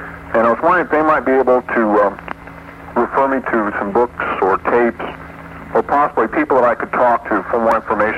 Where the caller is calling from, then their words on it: Redondo Beach, California, United States; I'm calling from Redondo Beach.